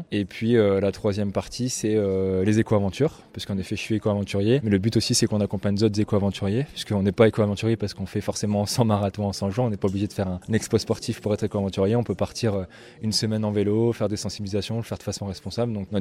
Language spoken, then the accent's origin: French; Valenciennes, Hauts-de-France, France; qui me font rentrer chez moi à Valenciennes le 11 décembre